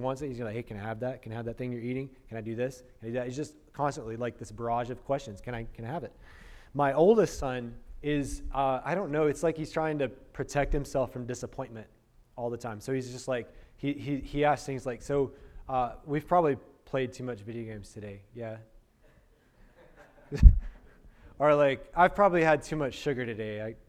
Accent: Alabama, United States; so I'm from Alabama, and in the South, the only time you hear that is like from bless your heart.

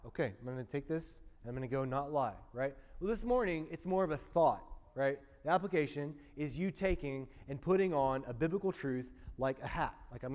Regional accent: Talladega, Alabama, United States; Now, I grew up in Talladega, Alabama, about 5 miles from the racetrack.

